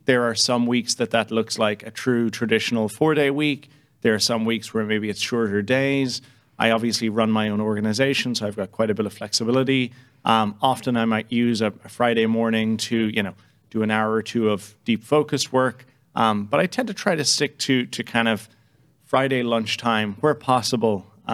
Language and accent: English; Ireland; moved away; I got into American football as a 12-year-old kid, which was kind of strange for somebody growing up in Ireland.